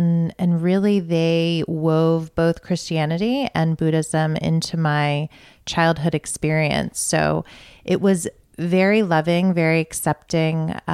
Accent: Virginia, United States; Yeah, actually, I grew up in Northern Virginia.

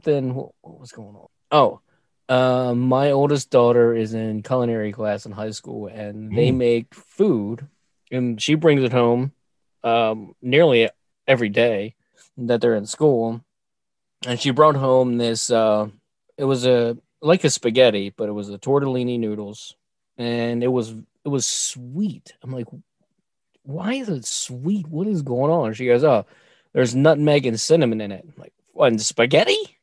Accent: United States; Because we're American, damn it.

